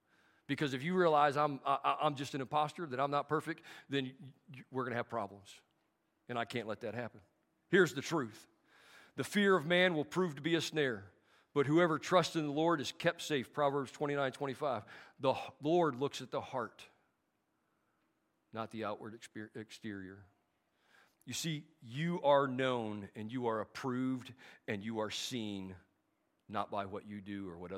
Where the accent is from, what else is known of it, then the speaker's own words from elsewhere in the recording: Arkansas, United States; I used West Virginia earlier. I'm from Arkansas. I'm from Arkansas. We got no branches there. We all related.